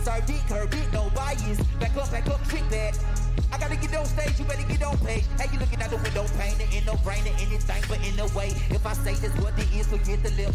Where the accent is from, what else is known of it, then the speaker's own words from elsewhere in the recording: Atlanta, Georgia, United States; bro. I'm from East Atlanta.